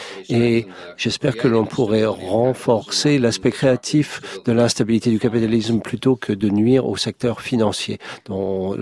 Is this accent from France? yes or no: no; Australia; French is a second language; ça ne s'applique pas chez moi en Australie